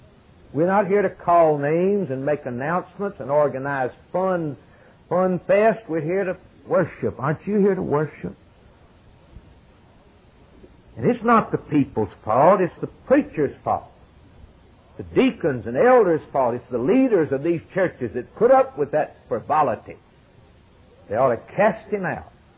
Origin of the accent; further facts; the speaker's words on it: Kentucky, United States; We said we're from Kentucky and we're down there on vacation, just wanted to worship.